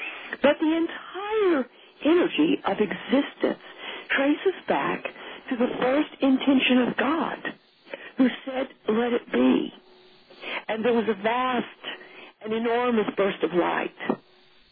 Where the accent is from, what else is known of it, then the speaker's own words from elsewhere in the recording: Texas, United States; And I thought that was kind of funny since I'm a Texan and I could relate to that.